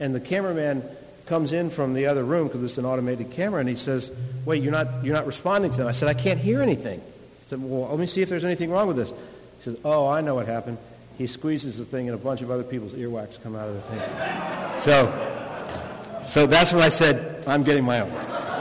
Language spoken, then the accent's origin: English; Kentucky, United States; And, you know, Kentucky's my home state, so I was happy that UK won.